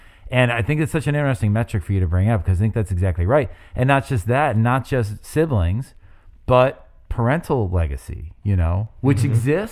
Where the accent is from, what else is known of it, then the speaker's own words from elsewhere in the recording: Seven Hills, Ohio, United States; the Cleveland, the South Side of Cleveland. I grew up in Seven Hills.